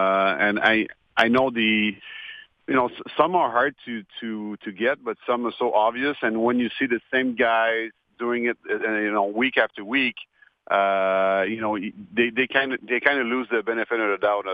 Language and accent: English; Finland; I still remember when he we came in the first we came from Finland, and I got traded from Winnipeg to Montreal